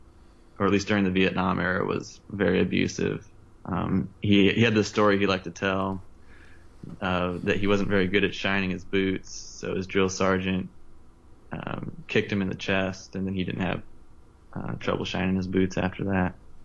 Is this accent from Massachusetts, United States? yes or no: no; Montana, United States; And I spent a lot of time growing up in Montana, and there was definitely a native community there.